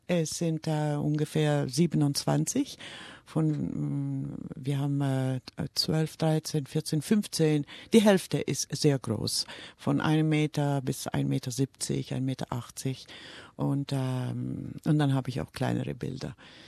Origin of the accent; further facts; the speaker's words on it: Germany; also born or lived in Rome, Italy; meine Mutter ist Deutsche und ich bin in Rom geboren und wie ich 3 Jahre alt war, da bin ich nach Deutschland gefahren, haben sie mich mit meinen Großeltern, da habe ich da auf dem Land gelebt